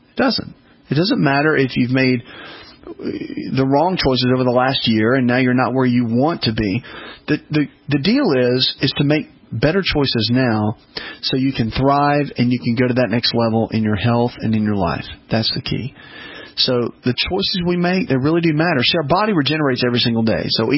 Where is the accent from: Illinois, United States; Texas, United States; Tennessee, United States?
Tennessee, United States; Tennessee and Mississippi. Oh, you gotta love Tennessee and Mississippi. Oh my goodness. My home state.